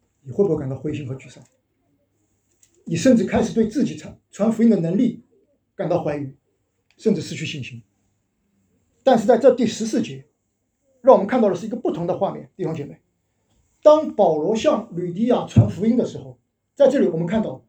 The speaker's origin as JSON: {"language": "Chinese", "country": "China", "moved": "yes", "lives_now": "Whangarei, New Zealand", "said": "我们在座的各位都不是土生土长的新西兰人，我们都是从中国，从亚洲不远万里坐飞机10几小时跑到这里来，来到新西兰的湾古瑞。"}